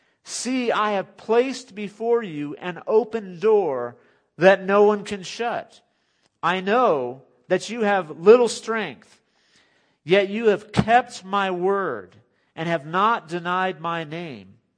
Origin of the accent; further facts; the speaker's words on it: California, United States; You know, some of us who grew up in the Bible Belt, not me, but I grew up in California, the non-Bible Belt.